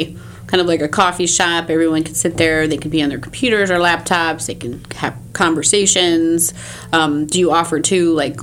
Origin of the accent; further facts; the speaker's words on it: Milwaukee, Wisconsin, United States; So that was the great thing of like Milwaukee, especially where I'm from, and Chicago.